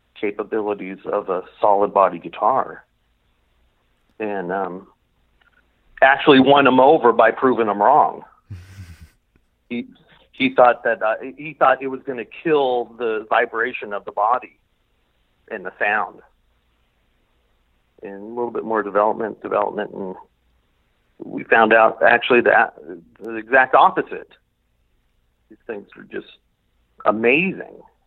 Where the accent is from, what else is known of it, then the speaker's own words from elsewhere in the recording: Hemet, California, United States; In the same place, Hemet.